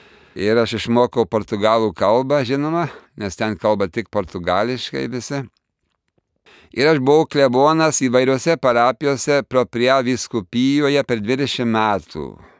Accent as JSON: {"language": "Lithuanian", "town": "Montreal", "region": "Quebec", "country": "Canada", "tie": "born or raised there", "said": "Aš gimiau, augau Monrealyje, Kanadoje, iš lietuvių emigrantų šeimos. Ir mano tėtė ir mama gimė, augo Lietuvoje"}